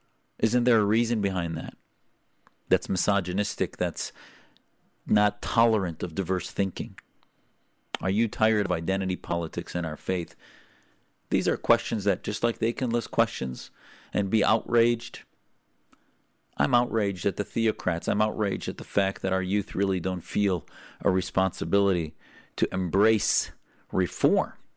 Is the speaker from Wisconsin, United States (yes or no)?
yes; Wisconsin, United States; also born or lived in Norfolk, Virginia; I would be bringing as an American Muslim who loves my faith and has helped bring 4 mosques into construction in the United States through the mosque that I was raised in Wisconsin